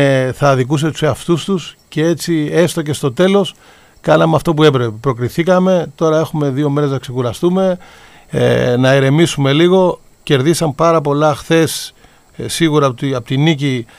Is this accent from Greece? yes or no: yes; Greece; έχουμε σαν Έλληνες όντως μία θεωρώ κακή συνήθεια να κρίνουμε πάντα πολύ σκληρά